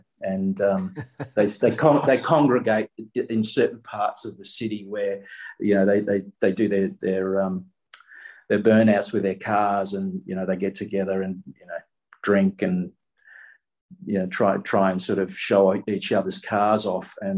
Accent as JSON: {"language": "English", "town": "Fremantle", "region": "Western Australia", "country": "Australia", "tie": "born or raised there", "said": "It's a very big part of where I grew up here in Fremantle"}